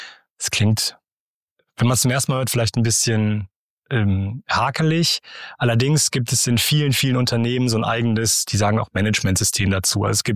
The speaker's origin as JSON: {"language": "German", "region": "North Rhine-Westphalia", "country": "Germany", "said": "ich komme selber nicht aus Ostwestfalen, deswegen musste mich an die Kultur auch ein bisschen gewöhnen. Ich komme eigentlich aus dem Ruhrgebiet"}